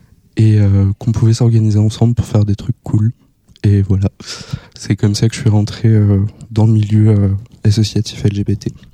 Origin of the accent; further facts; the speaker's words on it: Monistrol-sur-Loire, Auvergne-Rhône-Alpes, France; also born or lived in Lyon; je suis né à Lyon, mais très vite, quand j'avais 7-8 ans, j'ai déménagé à Monistrol-sur-Loire, dans la Haute-Loire profonde.